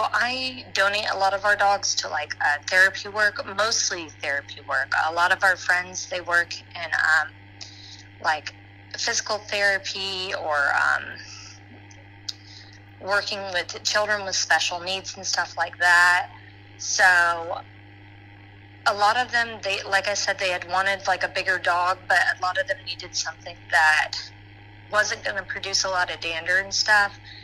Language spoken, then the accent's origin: English; Florida, United States; now in Tennessee, United States; We ended up settling down in Tennessee because I am from Florida and he is from Michigan.